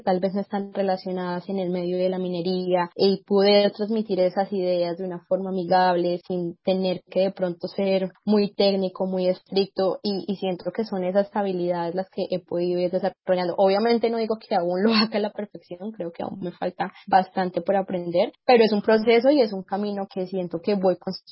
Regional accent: Ibagué, Tolima, Colombia; yo soy de Ibagué y siempre quise estudiar ingeniería de minas

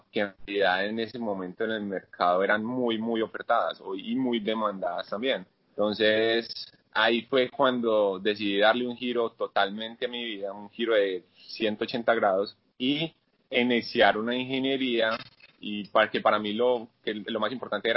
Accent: Medellín, Antioquia, Colombia; yo soy de Medellín, 100% paisa en realidad. Soy hijo de papá y mamá paisas. Yo nací en Medellín, en la Clínica Prado.

